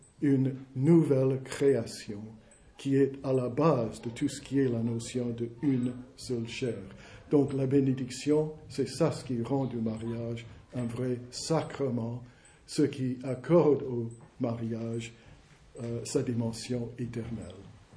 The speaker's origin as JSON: {"language": "French", "country": "United States", "lives_now": "France", "said": "Chez nous, aux États-Unis, l'État reconnaît les mariages faits à l'"}